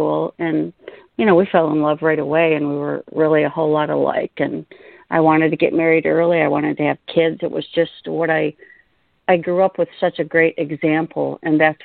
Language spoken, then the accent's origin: English; Traverse City, Michigan, United States; I grew up in Traverse City, Michigan, which is in the northern part of lower Michigan, and it's surrounded by Lake Michigan